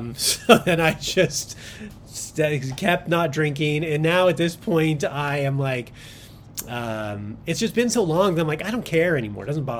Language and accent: English; Los Angeles, California, United States; I grew up in South Central LA in the 80s, right? Like, it was poor, it was bad.